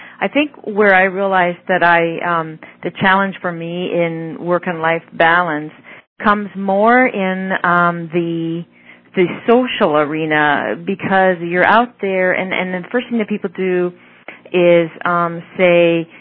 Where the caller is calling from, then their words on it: Waterloo, Ontario, Canada; I'm calling from Waterloo, Ontario.